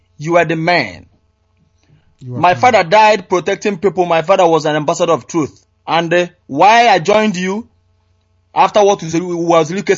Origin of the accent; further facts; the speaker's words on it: Uguoba, Nigeria; English is a second language; now in Indiana, United States; From Uguoba, Uji River, Biafra land.